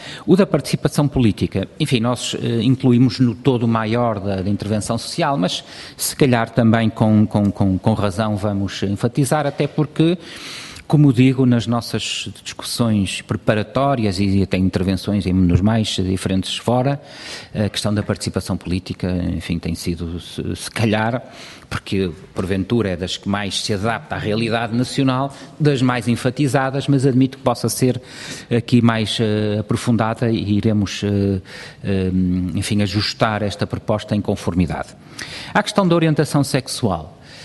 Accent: Portugal; como português, fico muito feliz que assim seja

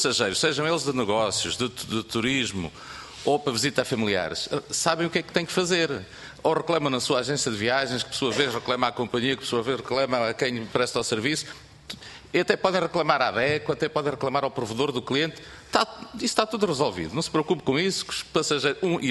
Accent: Portugal; somos portugueses

